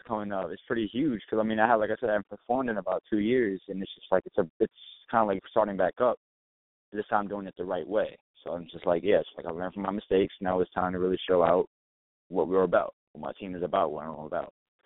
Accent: Silver Spring, Maryland, United States; I'm from Silver Spring, Maryland. Maryland area code is 301.

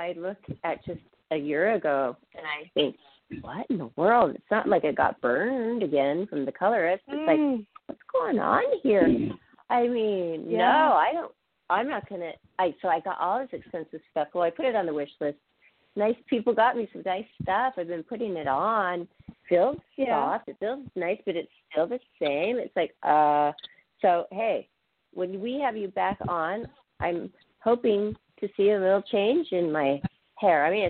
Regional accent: Seattle, Washington, United States; But the accent, because I'm from Seattle. We were really close to Canada.

